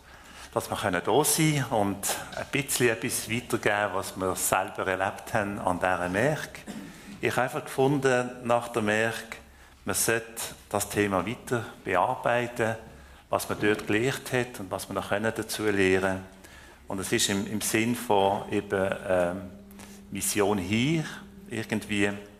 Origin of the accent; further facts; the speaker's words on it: France; German is a second language; Es ist nicht gerade meine Muttersprache. Ihr wisst ja, dass ich in Frankreich aufgewachsen bin und die ganze französische Schule gemacht habe.